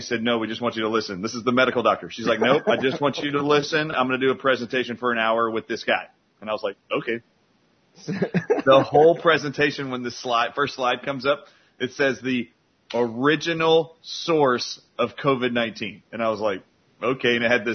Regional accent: New Orleans, Louisiana, United States; We're from New Orleans, man. We're all Cajun.

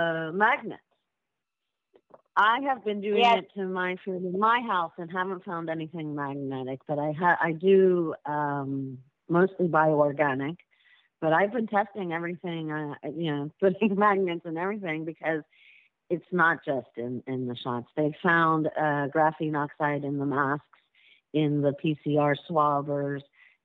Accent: Spain; born there; English is a second language; I was born in Spain, and so I speak Spanish

